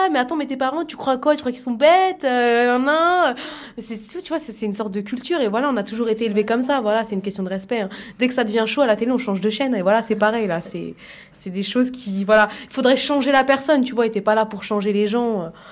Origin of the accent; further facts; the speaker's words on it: France; Moi, je suis un Français